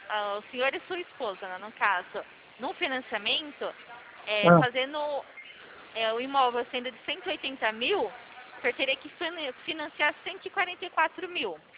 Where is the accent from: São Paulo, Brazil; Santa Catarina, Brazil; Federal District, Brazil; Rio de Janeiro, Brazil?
São Paulo, Brazil; São Carlos; eu sou de São Carlos.